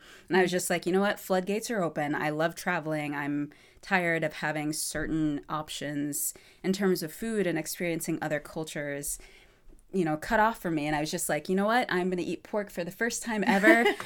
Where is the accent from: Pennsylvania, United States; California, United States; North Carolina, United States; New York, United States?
North Carolina, United States; I grew up in North mm-hmm. Carolina.